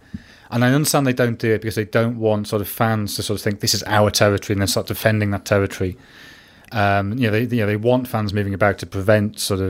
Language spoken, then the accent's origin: English; Sunderland, North East England, United Kingdom; where are you from? I said Sunderland.